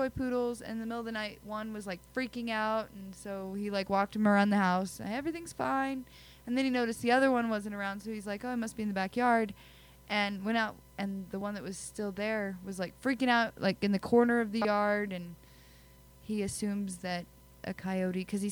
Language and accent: English; Missouri, United States; I'm from Missouri. I grew up seeing raccoons and possums.